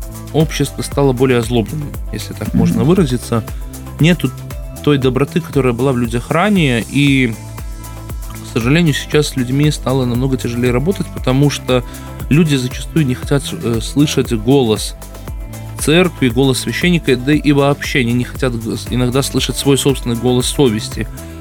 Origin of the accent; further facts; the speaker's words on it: Belarus; не только мы, белорусы, но и зачастую в других странах